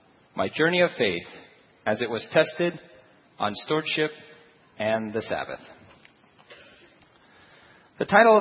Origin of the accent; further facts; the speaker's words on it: Guam; and I come from Guam. And in the early 1960s and early 70s, I grew up in Guam.